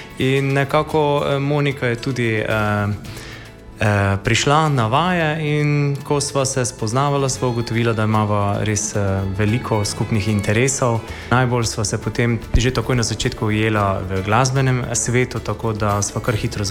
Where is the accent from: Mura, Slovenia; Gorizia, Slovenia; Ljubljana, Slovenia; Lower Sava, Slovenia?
Mura, Slovenia; Martjanci; Jaz pa iz Martjanca.